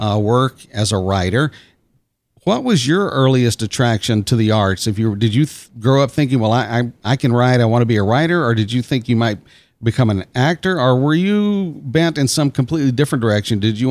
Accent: Beaumont, Texas, United States; Well, I'm a Beaumont boy, so I'm not that far away. I'm away from Houston, or in a sense, New Orleans.

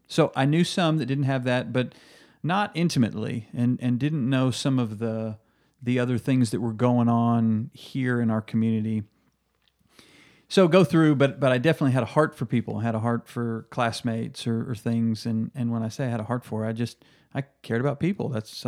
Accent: Fayetteville, Arkansas, United States; So I'm a Fayetteville kid. I grew up here in Fayetteville, Arkansas. I was born at Washington Regional, the hospital here.

